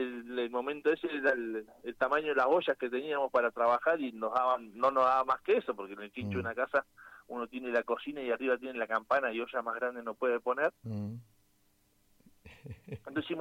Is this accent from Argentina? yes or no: yes; Sarmiento, Argentina; yo soy nativo acá de Sarmiento. Mi abuela... Bueno, en la provincia, yo vengo de la … muy muy reconocida a nivel Sarmiento